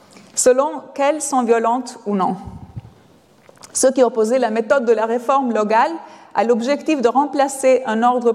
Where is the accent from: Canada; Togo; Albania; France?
Albania; j'avais environ 11 ans. C'était dans mon pays natal, l'Albanie